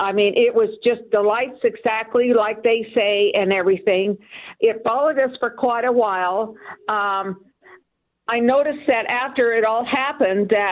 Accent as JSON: {"language": "English", "town": "Yuma", "region": "Colorado", "country": "United States", "said": "I'm from Colorado, not Arizona."}